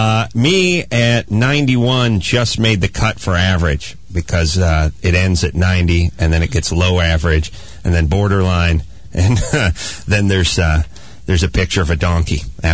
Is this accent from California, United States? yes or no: yes; North Hollywood, California, United States; I'm from North Hollywood, you know, we're neighboring